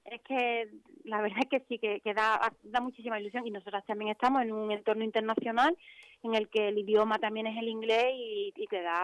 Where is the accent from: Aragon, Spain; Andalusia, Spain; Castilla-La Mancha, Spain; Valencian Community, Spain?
Andalusia, Spain; Cádiz; yo es que soy de Cádiz, en Cádiz también se pone